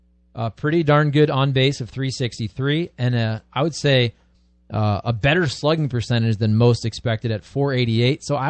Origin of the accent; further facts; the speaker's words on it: Ohio, United States; so I'm coming from Ohio